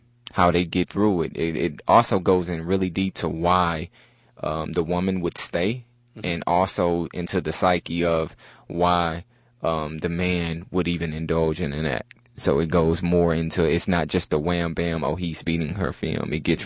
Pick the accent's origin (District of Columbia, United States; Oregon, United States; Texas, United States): Texas, United States; Houston; I am originally from here, Houston, Texas, Fifth Ward, Texas, specifically, and Trinity Gordon Chevy, that area.